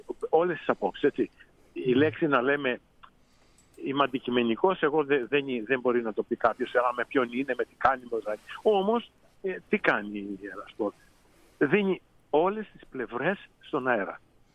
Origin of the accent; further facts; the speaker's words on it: Vyziki, Peloponnese, Greece; εγώ είμαι από το Βυζίκη της Γορτινίας